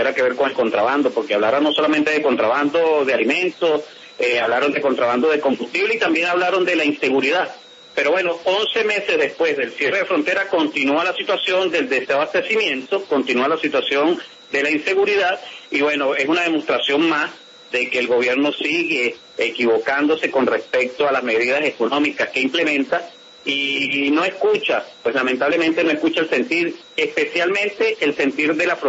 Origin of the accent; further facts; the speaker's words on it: Venezuela; momento difícil que estamos viviendo hoy los venezolanos